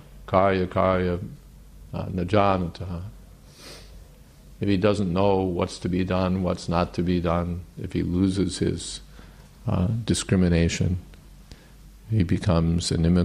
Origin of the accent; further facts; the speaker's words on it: United States; There's a candy that was popular in, at least when I was growing up in America, called Pez.